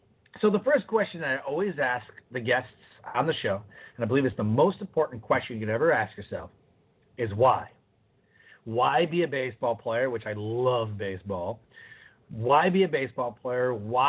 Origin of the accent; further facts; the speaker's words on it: Detroit, Michigan, United States; I remember growing up in Detroit, going to Detroit Tiger Stadium